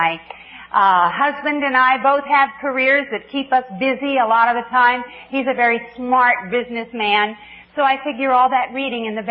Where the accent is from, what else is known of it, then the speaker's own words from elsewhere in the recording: Los Angeles, California, United States; I am from Los Angeles, so I'm sorry about that.